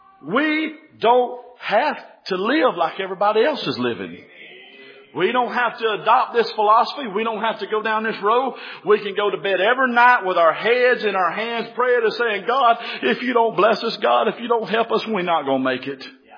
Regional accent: United States; born there; I'm glad I'm born in America. I'm glad I'm an American.

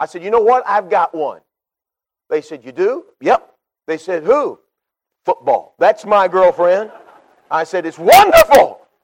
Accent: Texas, United States; Now, I grew up in Texas, where it was required that football was a part of your life.

